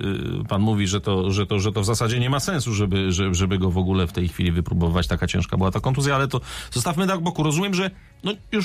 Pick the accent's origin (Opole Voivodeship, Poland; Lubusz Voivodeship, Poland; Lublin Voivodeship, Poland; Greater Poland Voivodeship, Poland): Lubusz Voivodeship, Poland; Zielona Góra; jesteśmy z Zielonej Góry